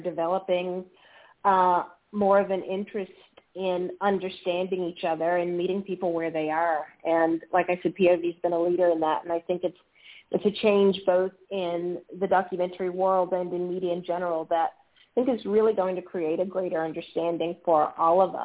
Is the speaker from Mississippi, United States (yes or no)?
yes; Mississippi, United States; I grew up in Mississippi, as people would say.